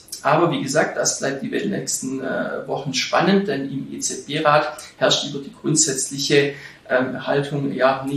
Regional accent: Switzerland; Auch bei uns in der Schweiz geht es quartalszahlenmäßig wirklich hoch her diese Woche.

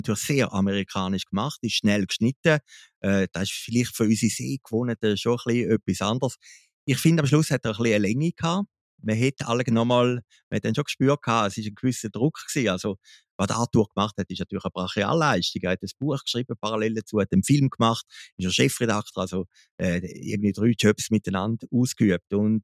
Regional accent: Zurich, Switzerland; als Zürcher muss ich das sagen

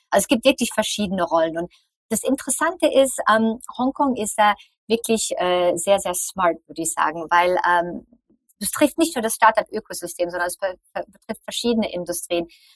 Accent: Germany; ich komme halt aus Deutschland

